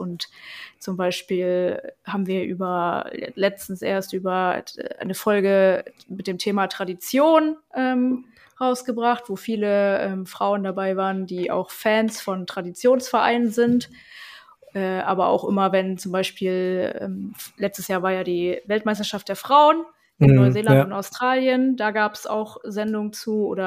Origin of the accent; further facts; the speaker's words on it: Leipzig, Saxony, Germany; ich komme aus Leipzig, bin da auch aufgewachsen und mein Papa auch.